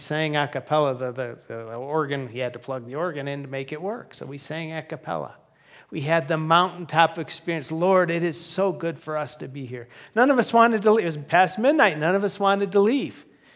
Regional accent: Cleveland, Ohio, United States; we had to go to my hometown, Cleveland, Ohio, to visit my dad.

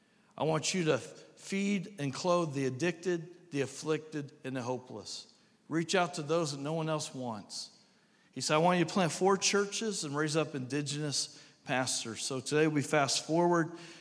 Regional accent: Indiana, United States; And so I'm from Indiana.

